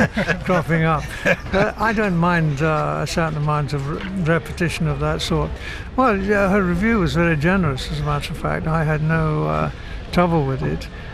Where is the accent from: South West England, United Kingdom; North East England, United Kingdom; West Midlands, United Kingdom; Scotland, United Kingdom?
Scotland, United Kingdom; Edinburgh; accent: Scots; also born or lived in England; because I grew up in Edinburgh, just outside, speaking in a Scots voice